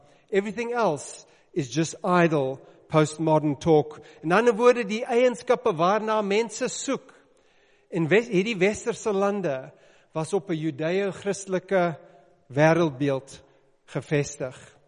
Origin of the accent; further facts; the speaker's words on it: KwaZulu-Natal, South Africa; Afrikaans is a second language; Ek is 'n Engelsman uit Natal uit. Ek het daar so groot geword waar ons nie eers in ons Afrikaans lesse op skool Afrikaans gepraat het nie.